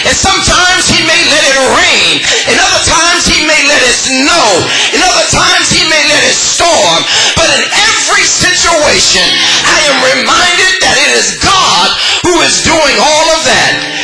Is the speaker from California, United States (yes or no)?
yes; Los Angeles, California, United States; I'm from California, and I used to love it when we would go up to places where there was snow. I would get excited because I'd never seen snow fall before. We never got snow in the Los Angeles basin